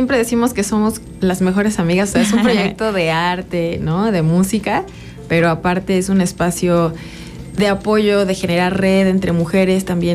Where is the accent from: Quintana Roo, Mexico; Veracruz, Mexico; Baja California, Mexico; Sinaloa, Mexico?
Quintana Roo, Mexico; Playa del Carmen; moved away as an adult; now in Cuernavaca, Mexico; Yo soy de Playa del Carmen, uh-huh. Entonces llegué aquí a Cuernavaca en el 2009 con la intención de estudiar psicología.